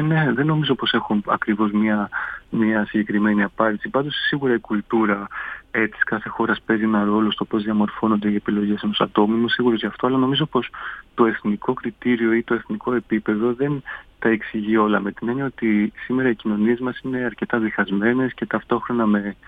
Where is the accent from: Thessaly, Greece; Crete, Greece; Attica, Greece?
Attica, Greece; Athens; now in Paris, France; Ο πατέρας μου είναι Έλληνας, η μητέρα μου είναι Γαλλίδα. Εγώ μεγάλωσα στην Ελλάδα, στην Αθήνα, αλλά τώρα ζω σχεδόν 10 χρόνια στο Παρίσι.